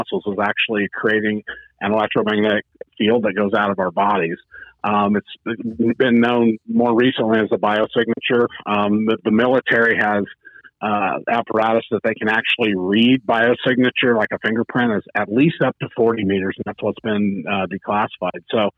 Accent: Oregon, United States; First off, my family were cattle ranchers. I grew up here in Eastern Oregon, not to be confused with Western Oregon, please.

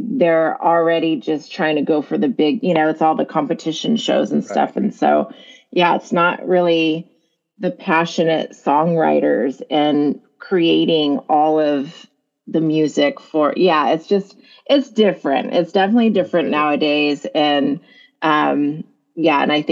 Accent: Riverside, California, United States; now in Los Angeles, United States; because I grew up in Riverside.

